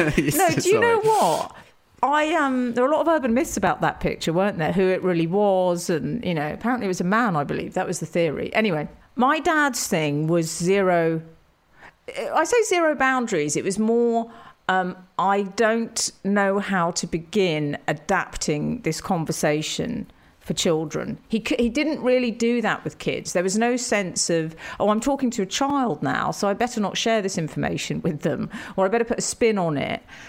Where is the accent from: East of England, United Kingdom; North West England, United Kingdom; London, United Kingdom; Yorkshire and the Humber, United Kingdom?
London, United Kingdom; Highgate; growing up in Highgate Village in North London